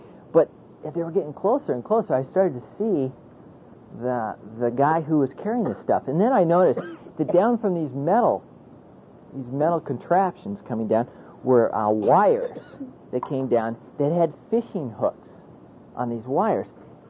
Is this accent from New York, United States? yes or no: no; Colorado, United States; Yeah, I'm from Colorado. I don't know all these towns.